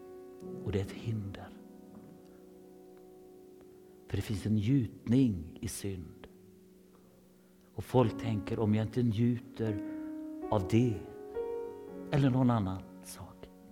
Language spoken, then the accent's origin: Swedish; Sweden; Men för jag är en blyg svensk.